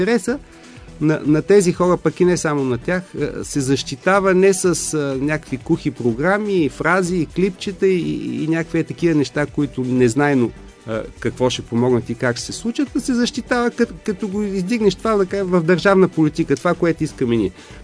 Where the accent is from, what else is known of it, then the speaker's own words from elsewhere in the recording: Varna, Varna Province, Bulgaria; Значи на нас като варненци и на мен като варненец